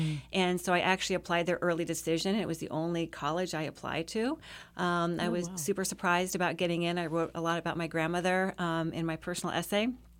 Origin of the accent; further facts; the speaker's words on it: Indiana, United States; So as you said, I grew up in Indiana. My first job, I was 12 years old, and I was a corn detassler.